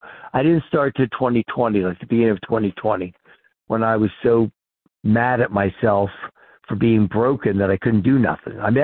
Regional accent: Levittown, Pennsylvania, United States; Right outside of Philadelphia, a place called Levittown. Now, we're right there on the border of the Delaware River.

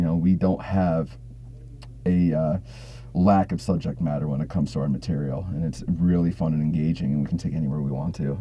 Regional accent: Binghamton, New York, United States; And, you know, we're from Binghamton. We've had to flood in 2006, flood in 2011.

